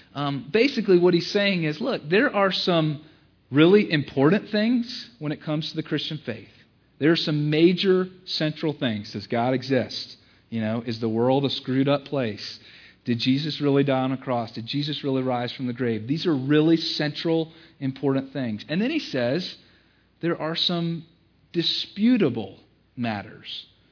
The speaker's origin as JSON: {"language": "English", "region": "the South", "country": "United States", "tie": "born or raised there", "said": "I grew up in the South, and that was like a big question."}